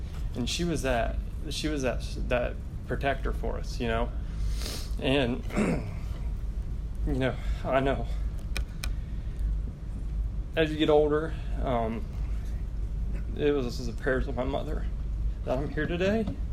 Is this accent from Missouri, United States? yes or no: yes; Missouri, United States; And we grew up in Missouri. We lived in Missouri for a while. I was actually born here, but we shortly moved there in, I think, 92.